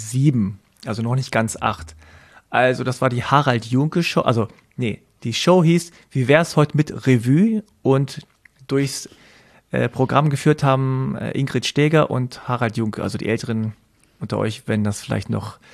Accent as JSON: {"language": "German", "country": "South Korea", "said": "dann hieß es ja, wo kommst du denn her? Da habe ich gesagt, aus Korea."}